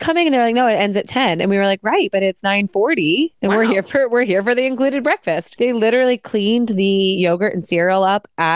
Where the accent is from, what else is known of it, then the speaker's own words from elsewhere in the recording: Midwest, United States; Because my family always flies. I'm from the Midwest. Our drive is 14 hours to Disney.